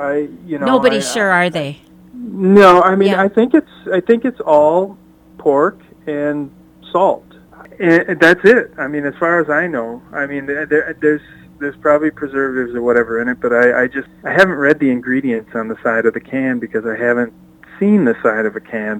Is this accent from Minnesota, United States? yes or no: yes; Austin, Minnesota, United States; my hometown of Austin